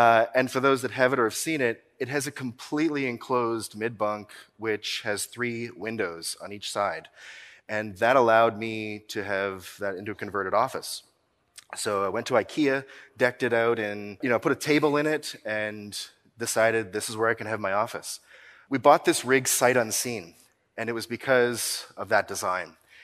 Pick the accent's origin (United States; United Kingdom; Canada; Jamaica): Canada; Nova Scotia; I'm from Nova Scotia